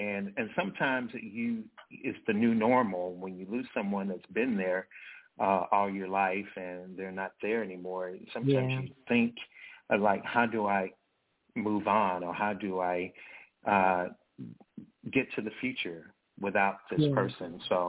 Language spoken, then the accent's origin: English; Dumas, Arkansas, United States; now in Kansas City, United States; I'm actually from a small town in South Arkansas. We consider it the Delta, real close to the borders of Mississippi and Louisiana. Dumas, Arkansas was the town that I grew up in, and went to college in Arkansas